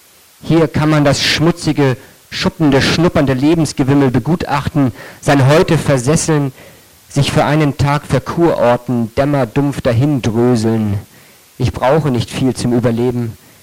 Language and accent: German; Kiel, Schleswig-Holstein, Germany; ich komme aus Kiel.